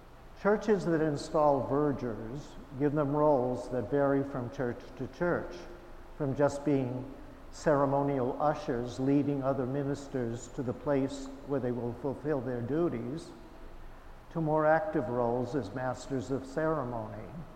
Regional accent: Fitchburg, Massachusetts, United States; Once she even brought me to Christ Church Episcopal in Fitchburg, my hometown, my first visit to an Episcopal church.

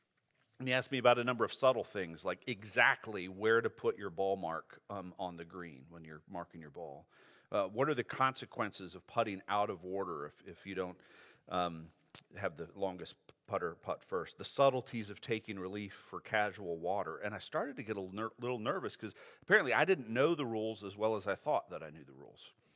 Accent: United States; When I was growing up in DeKalb County, my dad was a member of a little country club.

